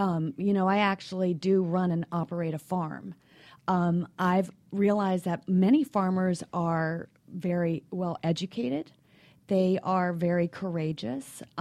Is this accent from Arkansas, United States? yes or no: yes; Arkansas, United States; also born or lived in Louisiana / New York / Los Angeles; See, I am from Arkansas. I grew up in a tiny town in Arkansas, and then I moved to Louisiana, and I'm a fourth-generation farm owner, and I'm a third-generation farmer.